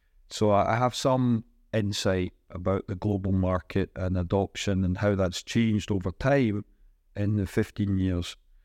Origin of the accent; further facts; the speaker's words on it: Scotland, United Kingdom; also born or lived in Singapore / Ireland / United States; now in Bilbao, Spain; I'm from Scotland originally. I've lived in Singapore and Ireland and the United States for about 23 years. And most recently, I moved here to Spain in 2018. I've been here for 5 years in Bilbao.